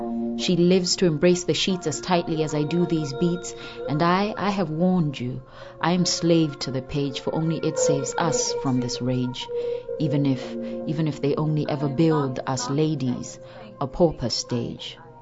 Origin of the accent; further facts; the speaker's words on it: Botswana; And of course, I come from Botswana in southern Africa, and it's, you know, it's all quite civilized and peaceful.